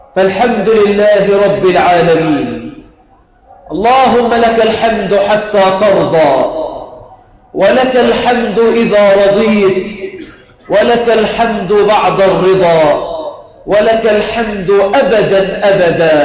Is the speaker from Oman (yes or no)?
no; Egypt